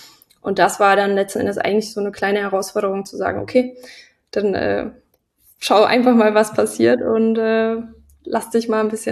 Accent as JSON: {"language": "German", "town": "Görlitz", "region": "Saxony", "country": "Germany", "tie": "born or raised there", "also_born_or_lived": "Horka / Niesky", "said": "Ja, also ich komme ja aus der Gegend, so ein bisschen aus der Lausitz. Also Görlitz, Horka, Niesky, da bin ich so groß geworden, also in der Teenagerphase."}